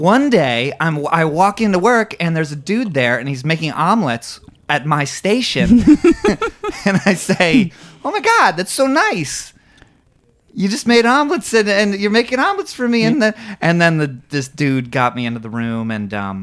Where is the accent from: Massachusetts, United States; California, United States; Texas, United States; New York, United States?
Massachusetts, United States; Fitchburg; I'm from Fitchburg, Massachusetts.